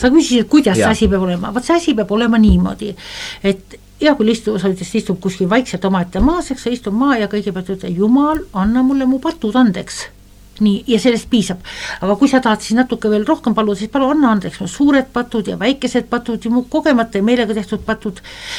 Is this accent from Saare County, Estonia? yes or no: yes; Saare County, Estonia; ma ütlesin ema poolt, ma olen saarlane rahvus